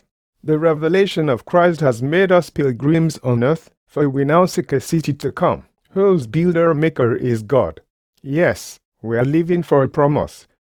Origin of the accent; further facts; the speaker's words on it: Nigeria; moved away; I am a Nigerian myself, but they are a disgrace.